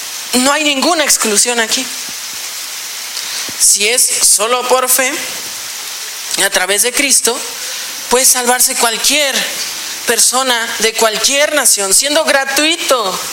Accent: Mexico; Creo que como mexicanos tenemos mucha esperanza

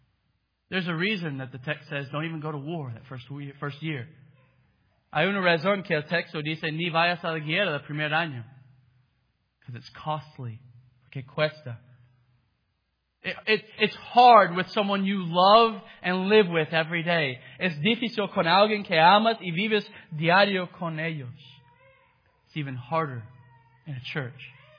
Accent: Texas, United States; My worth isn't that I'm from Texas, the greatest country in the world.

